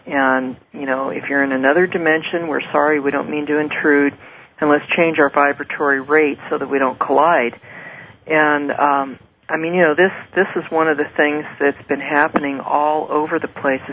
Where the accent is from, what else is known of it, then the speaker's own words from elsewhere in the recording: San Francisco, California, United States; I grew up in San Francisco. And so I have an earthquake act.